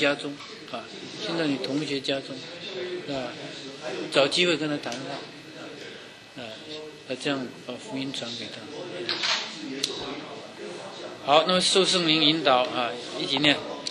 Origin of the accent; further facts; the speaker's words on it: Guangdong, China; now in United States; 啊，我们是广东人，那早期的移民都是广东人